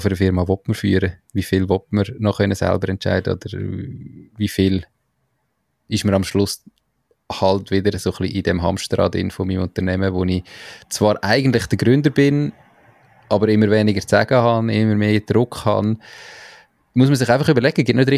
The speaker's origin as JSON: {"language": "German", "country": "Switzerland", "said": "Da haben wir als Schweizer manchmal das Gefühl, es ist kompliziert."}